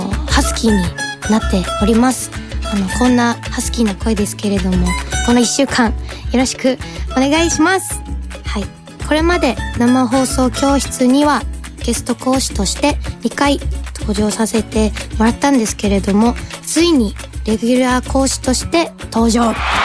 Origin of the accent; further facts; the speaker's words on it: Fukuoka, Japan; やっぱ私地元福岡出身なんですけれども、そういうこう博多弁とかはやっぱり馴染みがあるので